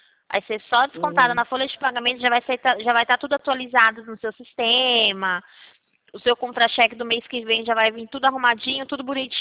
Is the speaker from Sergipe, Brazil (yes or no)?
no; Rio Claro, São Paulo, Brazil; Eu sou aqui de Rio Claro, interior de São Paulo.